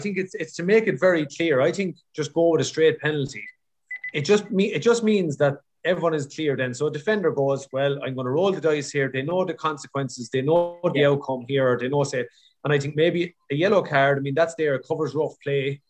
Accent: Ireland; We're Irish people at the end of the day.

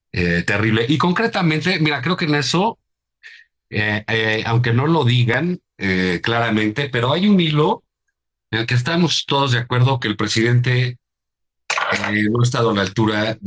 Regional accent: Mexico City, Mexico; Pues los que vivimos en la Ciudad de México tenemos una clarísima inclinación por ese lugar

